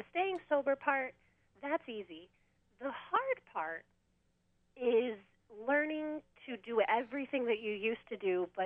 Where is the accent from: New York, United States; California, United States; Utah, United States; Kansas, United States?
California, United States; moved away as an adult; now in Rhode Island, United States; from Southern California, born and raised originally.